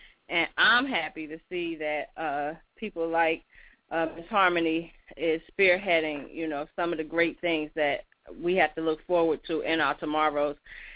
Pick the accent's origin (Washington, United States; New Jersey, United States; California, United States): New Jersey, United States; I'm from New Jersey.